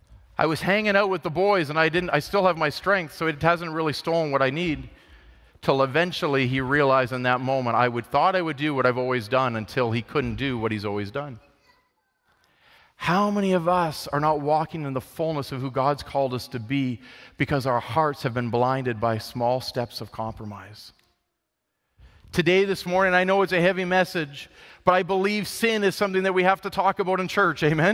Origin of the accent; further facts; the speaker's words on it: Windsor, Ontario, Canada; Growing up in the city, growing up in Windsor, I used to have those times